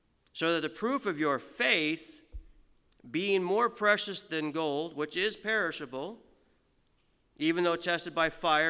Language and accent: English; United States; moved away as an adult; now in Canada; I am an American, but I do live here in Canada. I've been here since 2001.